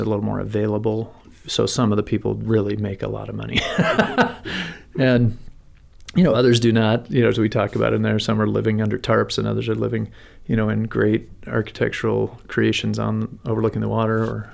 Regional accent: Montana, United States; So in Montana, growing up in Montana

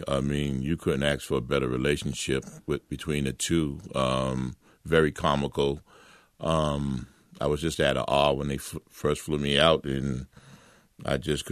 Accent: Boston, Massachusetts, United States; Yeah, we grew up in Roxbury in Orchard Park.

